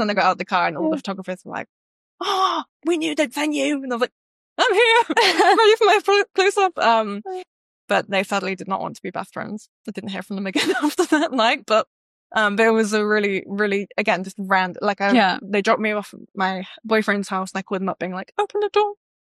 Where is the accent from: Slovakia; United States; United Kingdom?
United Kingdom; England; because I was from England, I didn't realize like these were like the top brands.